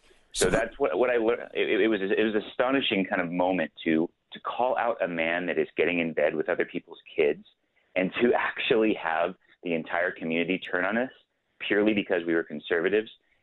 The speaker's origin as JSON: {"language": "English", "country": "United States", "said": "I mean, I'm American of Mexican descent."}